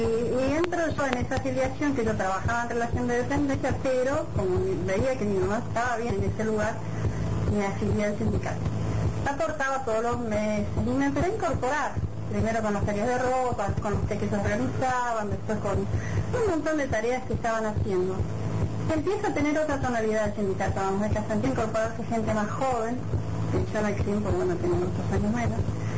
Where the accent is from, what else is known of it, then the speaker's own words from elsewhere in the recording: Bariloche, Río Negro, Argentina; yo no les dije que yo soy de Bariloche, y yo trabajaba en el sindicato de Bariloche